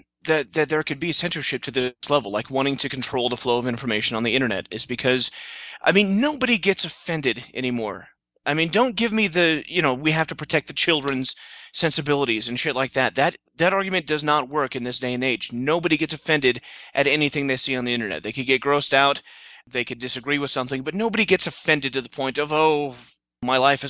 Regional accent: Colorado, United States; you can't talk to somebody born and raised in Colorado, invoke Klebold and Harris, and then expect it to go away quietly into the night.

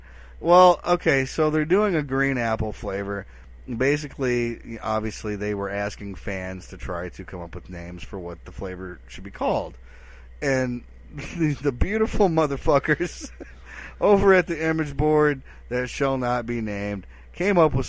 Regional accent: Wisconsin, United States; I'm from Wisconsin. We call it pop.

